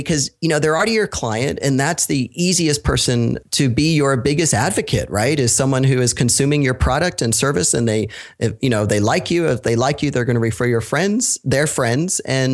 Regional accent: Florida, United States; So I'm from Florida

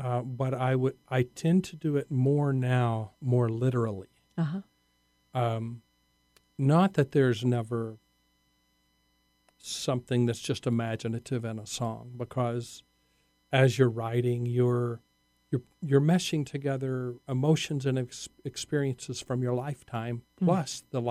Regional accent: Texas, United States; now in Northwest, United States; I was raised in the Texas Panhandle where there's not much rain.

